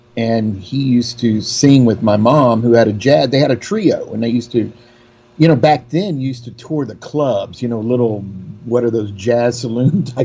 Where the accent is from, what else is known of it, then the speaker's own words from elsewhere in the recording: Houston, Texas, United States; Born and raised in Houston, Texas.